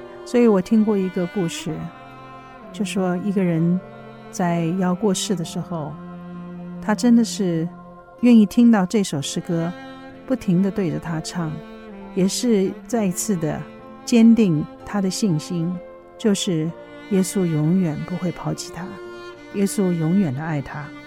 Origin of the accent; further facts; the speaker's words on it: China; now in United States; 每个星期天下午，我们中国人的小孩子们有一个特别的时间